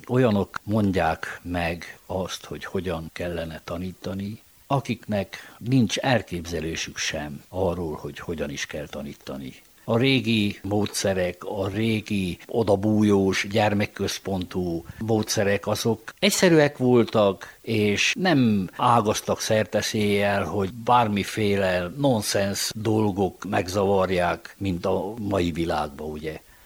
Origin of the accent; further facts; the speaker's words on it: Păuleni-Ciuc, Harghita, Romania; mivel tulajdonképpen Jásfalváról származom, ott az ősi birtokon egy kicsi házikót építettünk a feleségemmel.